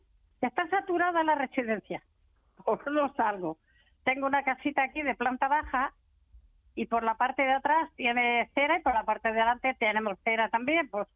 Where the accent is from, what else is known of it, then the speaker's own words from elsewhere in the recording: Extremadura, Spain; Que me reconozca que soy la extremeña número 1.